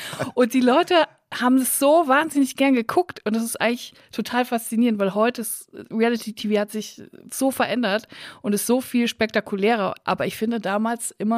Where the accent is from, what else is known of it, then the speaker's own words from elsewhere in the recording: Unglinghausen, North Rhine-Westphalia, Germany; Ich komme aus Unglinghausen bei Netfen, bei Siegen.